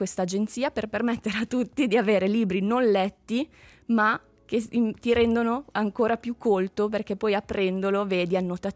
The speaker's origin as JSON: {"language": "Italian", "region": "Sicily", "country": "Italy", "said": "Immagino, esatto, anch'io siciliano."}